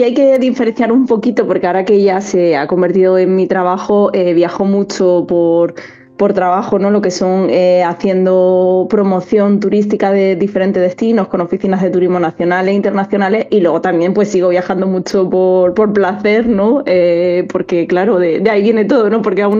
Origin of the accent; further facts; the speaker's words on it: Granada, Andalusia, Spain; porque me encanta hablar de mi tierra, presumir de mi tierra, porque siempre digo que Granada puede ser una de las provincias más completas de España